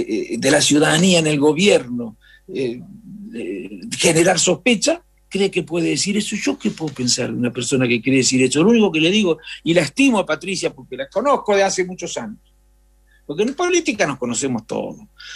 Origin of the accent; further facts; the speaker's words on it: Chascomús, Buenos Aires Province, Argentina; Yo soy de Chascomús, ¿no es cierto?